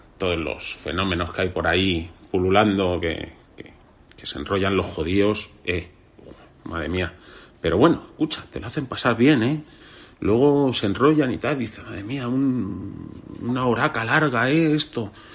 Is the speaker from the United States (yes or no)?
yes; United States; Fíjate que yo soy estadounidense y lo digo mucho allí